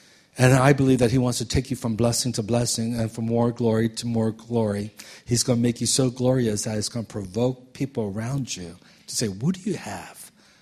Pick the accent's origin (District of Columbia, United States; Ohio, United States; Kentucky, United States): District of Columbia, United States; Washington; now in California, United States; when God called me to come to California after growing up in the Washington, D.C. area all my life